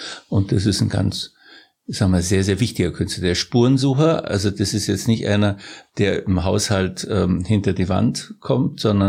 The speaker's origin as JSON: {"language": "German", "region": "Bavaria", "country": "Germany", "tie": "born there", "also_born_or_lived": "Rome", "lives_now": "Polling, Germany", "said": "weil ich bin auch in Bayern geboren und bin dann durch die Geburt meines Sohnes Vinzenz in Polling quasi hängen geblieben."}